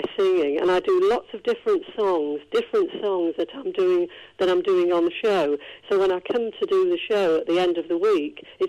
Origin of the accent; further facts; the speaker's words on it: Prestwich, North West England, United Kingdom; Salford's a very, very big area, but I'm more from the Prestwich, Bury Old Road. I was born in a place called Cavendish Road, which actually is sort of on the borders of Salford and Prestwich, really.